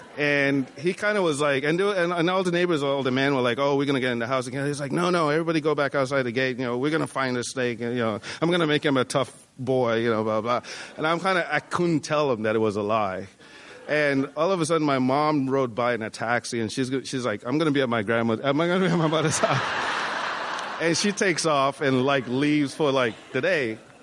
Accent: Nigeria; And the house that I grew up in Nigeria, it was a house that my dad built, which were four apartments.

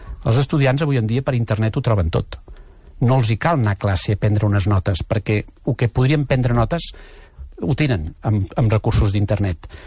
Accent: Catalonia, Spain; l'1 per 1.000 de la població, que som els catalans, produïm 10 vegades més

